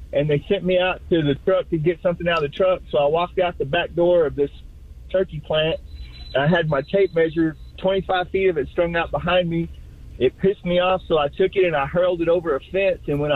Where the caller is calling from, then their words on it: Dallas, Texas, United States; Hey, I'm calling from Dallas.